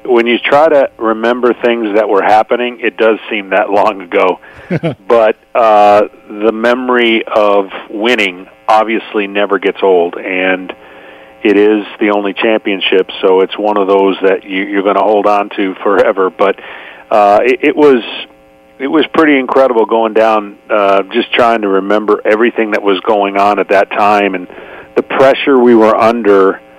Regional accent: Michigan, United States; moved away; And go figure, I grew up in Michigan. And I never had the issue, and then I got to Georgia, and of course the heat and everything about living down here

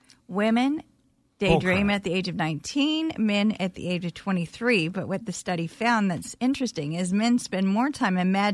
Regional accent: California, United States; now in South Carolina; Well, you have to remember I grew up in California where most parents were working.

